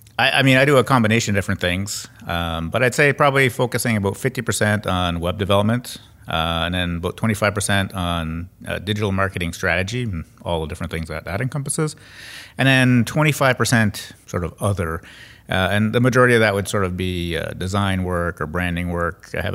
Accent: Ottawa, Ontario, Canada; born there; also born or lived in Kingston / United States / Bermuda / Nunavik; Oh, man. Like, I was born in Ottawa. We were in Kingston for a while. We were down in the U.S. for a bit. Lived in Bermuda for a while.

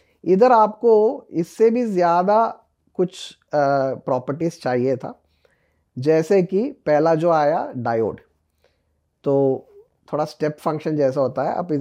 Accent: Kerala, India; जैसे कि मैं केरला से आता हूँ, मेरे लिए तो बनाना चिप्स भी हो सकता है

